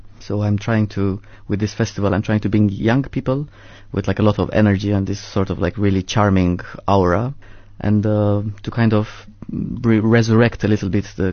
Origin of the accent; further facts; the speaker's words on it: Piatra Neamț, Neamț County, Romania; English is a second language; It's my hometown called Piatra Neamț. It's in the north, in the Carpathian Mountains, quite close to Ukraine, actually.